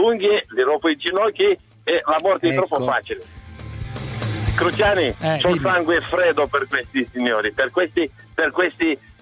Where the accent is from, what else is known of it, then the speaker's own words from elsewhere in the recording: Romania; Italian is a second language; now in Italy; Sono romeno.